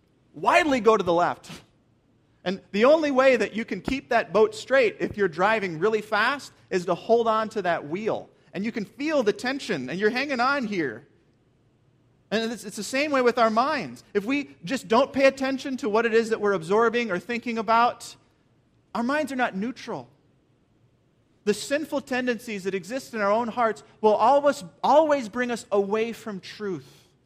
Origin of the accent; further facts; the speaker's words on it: Minnesota, United States; I grew up in Minnesota, and Minnesota has like 100,000 million lakes, as you've probably heard before. And I grew up on a lake, and I had a boat